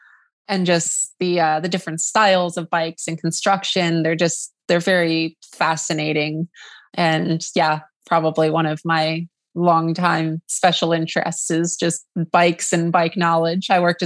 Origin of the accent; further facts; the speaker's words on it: West Palm Beach, Florida, United States; South Florida in the West Palm Beach area. So my local racetrack that I would go to is called Okeechobee BMX.